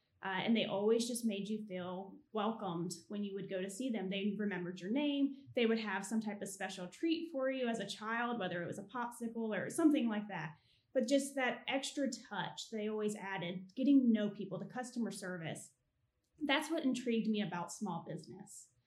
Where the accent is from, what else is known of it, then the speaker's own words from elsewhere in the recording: Ashland, Virginia, United States; Yeah, so I'm from Ashland, Virginia, which is a very small railroad town. It's got a college there that many know about. Randolph-Macon is the college there. And we lived on a small farm with my grandmother.